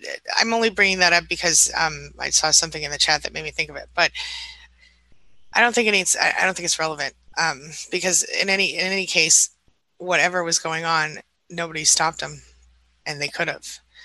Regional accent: United States; It's not something that I, as an American, am proud of, or I don't think it's okay.

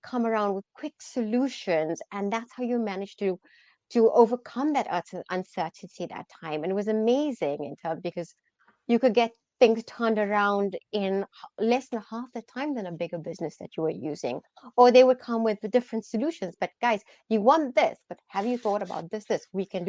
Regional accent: South Africa; moved away as an adult; So I grew up in uncertainty in South Africa.

